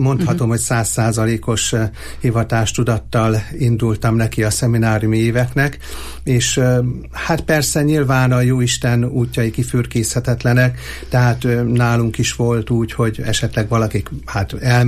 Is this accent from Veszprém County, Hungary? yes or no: no; Eger, Heves, Hungary; hogyha már egri származású vagyok